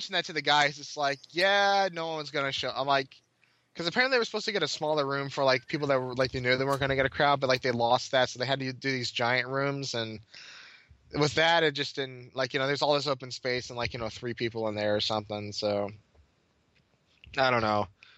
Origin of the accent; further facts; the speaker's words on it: Southern United States, United States; Yeah, she's from the Midwest. I'm from the South.